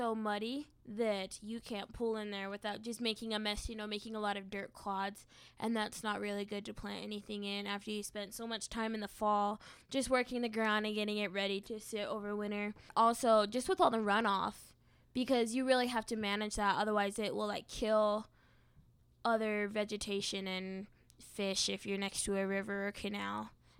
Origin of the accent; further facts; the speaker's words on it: Tremont, Utah, United States; As I mentioned before, I'm from Tremont, and there's been a lot of flooding just in Box Elder County in general.